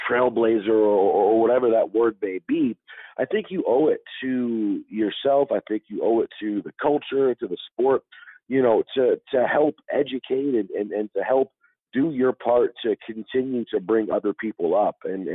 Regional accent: Detroit, Michigan, United States; I'd always been a Wings fan just growing up in Detroit, you know.

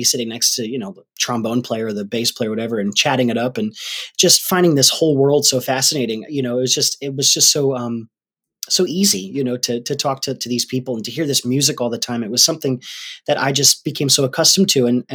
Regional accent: Rhode Island, United States; That we're from Rhode Island.

